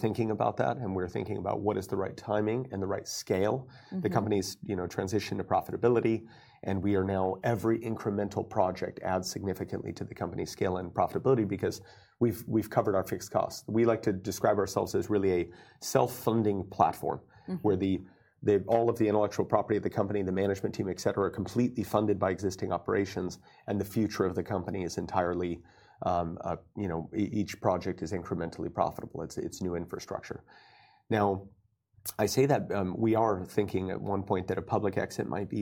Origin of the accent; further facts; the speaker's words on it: United States; I'm obviously an American, but I've been on many boards in the United States and in other markets.